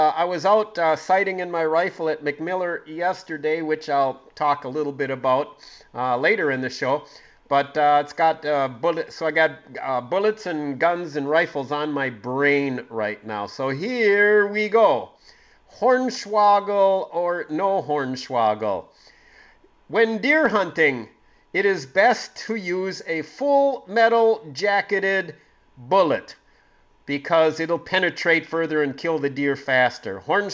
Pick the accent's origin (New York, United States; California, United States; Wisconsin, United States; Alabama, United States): Wisconsin, United States; Green Bay; when I grew up in Green Bay, it was 1910 Deborah Lane, and you lived at that, and my buddy lived at 1314 Fiesta.